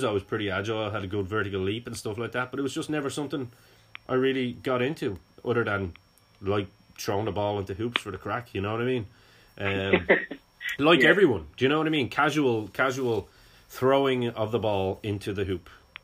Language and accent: English; Ireland; for a kid in Ireland